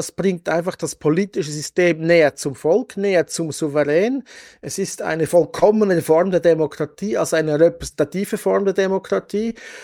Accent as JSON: {"language": "German", "country": "Switzerland", "said": "Und das können wir als Schweizer überhaupt nicht verstehen."}